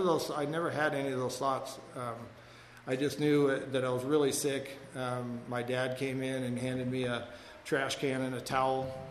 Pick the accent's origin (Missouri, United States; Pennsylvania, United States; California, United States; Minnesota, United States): California, United States; Agoura; Westlake Village where I grew up. I grew up in Agora, out in the Thousand Oaks area